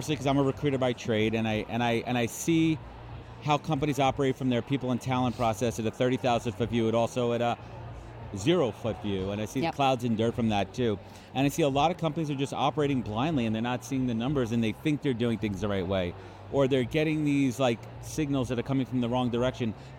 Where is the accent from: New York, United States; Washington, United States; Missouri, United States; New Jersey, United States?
New York, United States; I'm a New Yorker. We got some East Coast here.